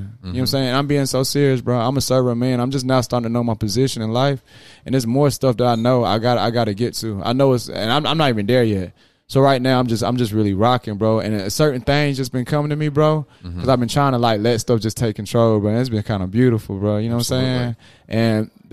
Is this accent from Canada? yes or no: no; North Carolina, United States; So, Burlington, I'm from Saxboro Hall, North Carolina, all day, every day. Saxboro Hall, Dirty Sax. But don't nobody know Saxboro Hall, so you say Burlington.